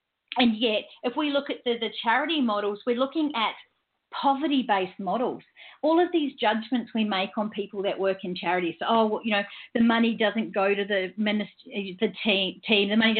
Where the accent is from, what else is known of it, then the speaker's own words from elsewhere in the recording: New Zealand; also born or lived in Tonga; I was brought up in New Zealand, and I spent a lot of my childhood in Tonga and around the Pacific Islands